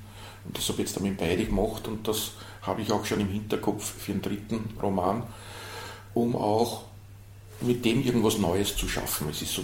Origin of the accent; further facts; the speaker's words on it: Ibergassing, Lower Austria, Austria; meine Heimatgemeinde in Ibergassing in Niederösterreich